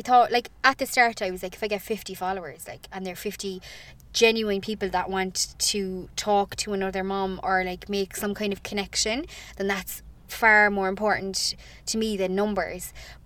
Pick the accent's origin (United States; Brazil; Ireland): Ireland; Cork, Munster; accent: Cork; so I'm from Cork, obviously. If you can't